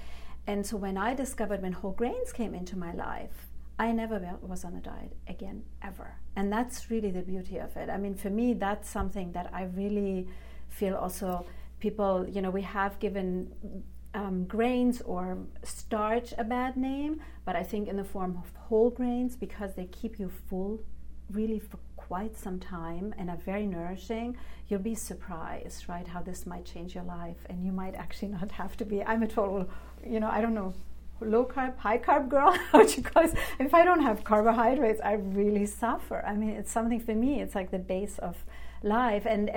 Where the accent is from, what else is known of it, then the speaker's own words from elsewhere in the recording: Germany; also born or lived in Greece; I was raised in Germany and Greece